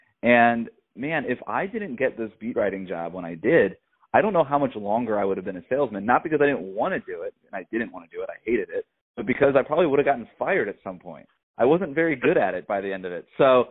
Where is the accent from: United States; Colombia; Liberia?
United States; Florida; You know, growing up in South Florida, we had a lot of great columnists.